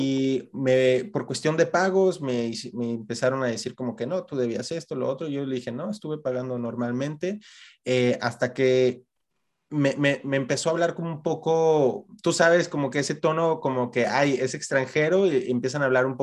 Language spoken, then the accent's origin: Spanish; Mexico; moved away; Y luego me empieza a preguntar, oye, ¿y de dónde vienes? De México.